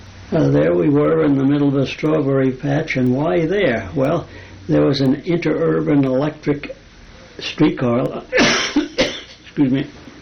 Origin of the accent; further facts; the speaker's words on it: Maplewood, New Jersey, United States; also born or lived in Newark; True, I was born in Newark, New Jersey. But before I was 1 year old, family moved out to rural Maplewood, west of Newark.